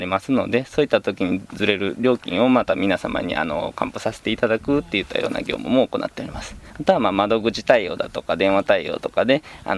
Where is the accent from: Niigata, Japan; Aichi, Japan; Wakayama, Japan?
Wakayama, Japan; 僕自身も和歌山市で生まれ育って、和歌山市のために働きたいなと思って市役所に入りました。